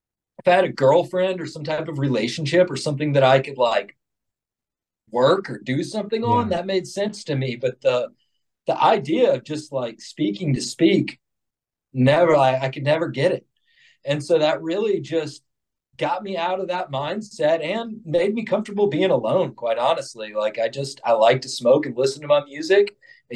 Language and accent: English; the South, United States; I had some experience growing up in the South